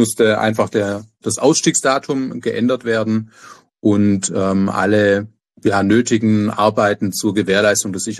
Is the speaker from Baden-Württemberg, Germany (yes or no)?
yes; Baden-Württemberg, Germany; jetzt Big Neckar Westheim in Baden-Württemberg, ganz in der Nähe meiner Heimat.